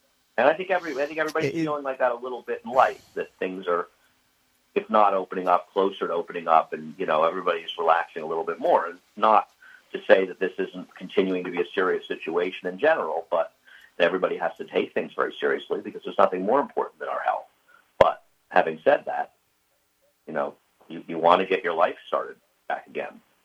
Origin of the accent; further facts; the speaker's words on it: Saratoga, New York, United States; I grew up in Saratoga, so I've been around the circus for the better part of 50 years